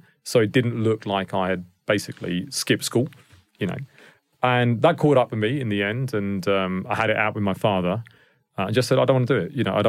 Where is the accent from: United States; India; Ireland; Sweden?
India; first language Indian dialects; English is a second language; So in school, for example, I couldn't speak English, right? So, you know, I could speak four dialects, you know, Indian dialects. I couldn't speak English.